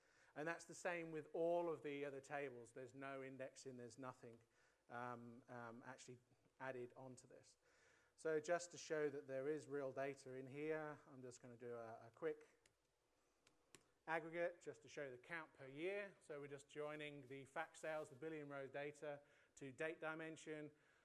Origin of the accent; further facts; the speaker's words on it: Melbourne, Victoria, Australia; so I'm actually from Melbourne myself